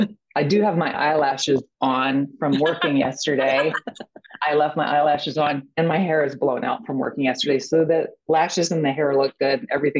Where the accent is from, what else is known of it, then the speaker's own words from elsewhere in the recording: Atlanta, Georgia, United States; born there; I was born in Atlanta.